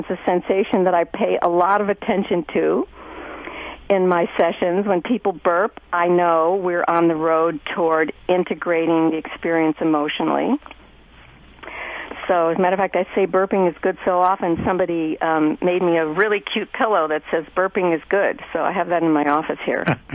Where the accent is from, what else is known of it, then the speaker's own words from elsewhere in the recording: Ireland; I'm an Irish extroverted trauma survivor